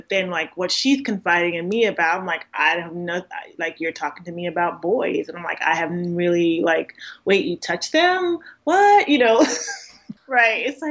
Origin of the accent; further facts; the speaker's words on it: New York, United States; I mean, I grew up in New York in the 80s, okay?